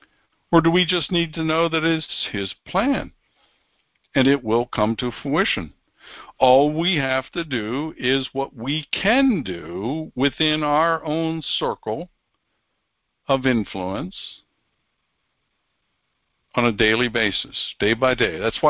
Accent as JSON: {"language": "English", "region": "Amish country", "country": "United States", "tie": "born or raised there", "said": "I grew up in Amish country, and yeah, that's true."}